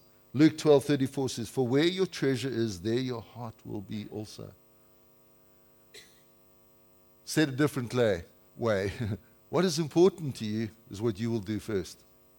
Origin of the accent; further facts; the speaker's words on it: Canada; We're from Canada. We don't have milk in our coffee. We have cream.